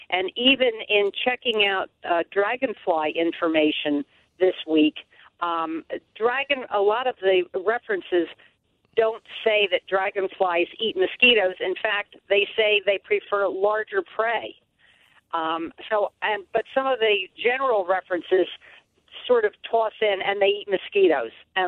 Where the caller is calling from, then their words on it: Califon, New Jersey, United States; Oh, I'm fine. I'm calling from Califon in Hunterdon County, New Jersey.